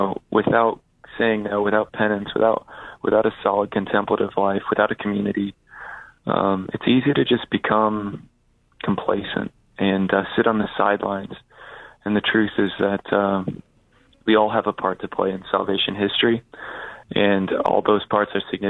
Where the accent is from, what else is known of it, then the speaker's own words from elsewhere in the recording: Indiana, United States; so I'm from Indiana. I'm based here in Fort Wayne, Indiana